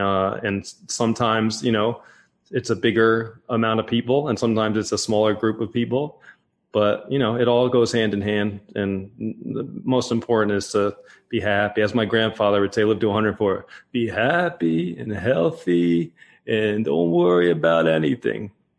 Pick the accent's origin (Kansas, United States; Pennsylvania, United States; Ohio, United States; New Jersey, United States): New Jersey, United States; I grew up in Jersey